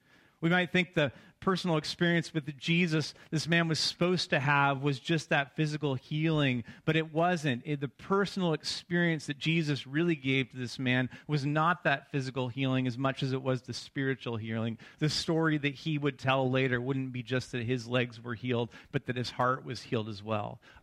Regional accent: Washington, United States; I get the sads every year around this time, and I grew up in Washington.

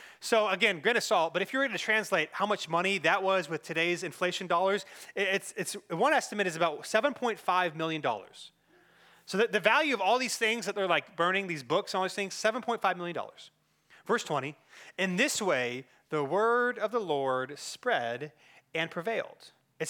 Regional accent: Cary, North Carolina, United States; I grew up in Cary

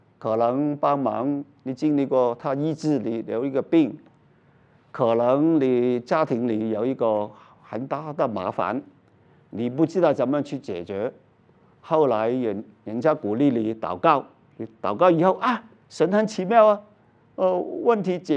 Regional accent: Hong Kong; 我念的是什么基督教的学校，我在香港长大，小学中学我都有读圣经，但是我不信的。

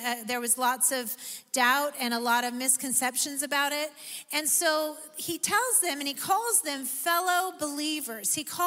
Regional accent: Oregon, United States; When I'm from Central Oregon, and when you go from on Highway 97 from Bend to Sun River, there are these huge signs that say, control noxious weeds.

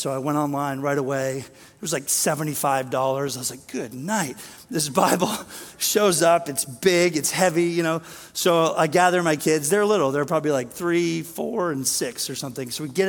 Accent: Maine, United States; also born or lived in Texas; I'm from Maine. I'm not from Texas, but I lived there too long. Still have some of the language.

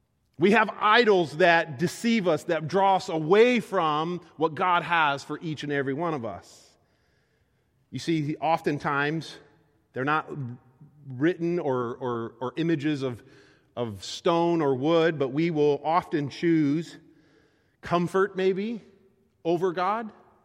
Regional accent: Japan; I mean, I grew up in Japan.

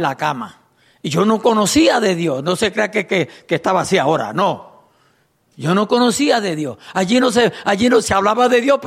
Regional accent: Puerto Rico; estaba cogiendo una foto de allá, de donde yo soy, en Puerto Rico.

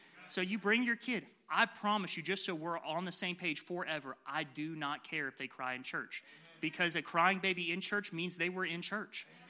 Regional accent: South of England, United Kingdom; I'm an English guy from the South.

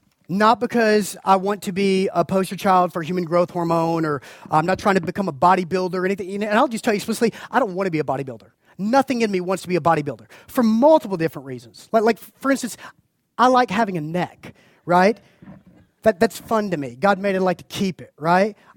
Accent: Macon, Georgia, United States; I was born and raised in Macon, Georgia, where eating deep fried chicken is basically an extreme sport.

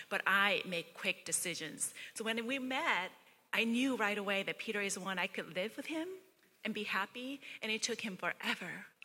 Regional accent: South Korea; I was born and raised in Korea, so a lot of my childhood and formative years were in Korea.

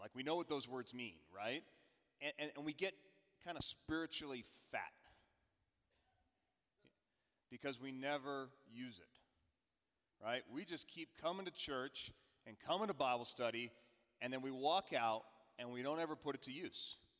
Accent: Texas, United States; As some of you know, I grew up in Texas

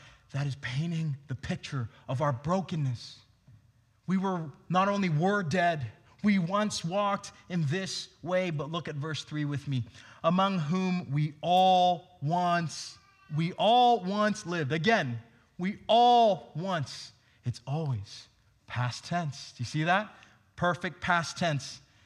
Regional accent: Hong Kong; You see, I grew up in Hong Kong

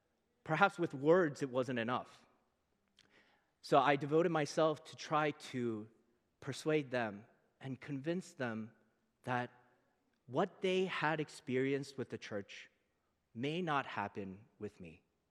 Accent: United States; But I remember as I was growing up in America, finances became an incredibly primary concern of my family

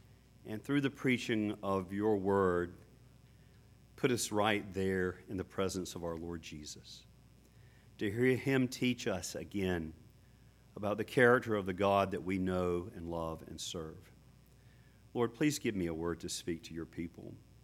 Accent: Hamlet, North Carolina, United States; And it was back in my hometown of Hamlet, North Carolina.

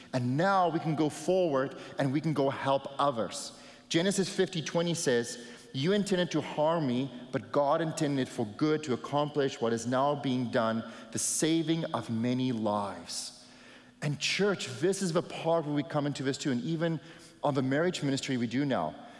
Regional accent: South Africa; All I am is a South African farmer

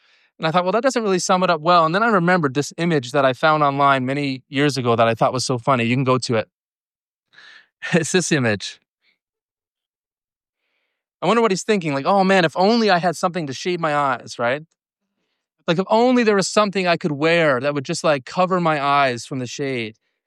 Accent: Newfoundland and Labrador, Canada; now in Toronto, Canada; when I moved to Toronto from Newfoundland, of course, we don't get a lot of hot sun in Newfoundland.

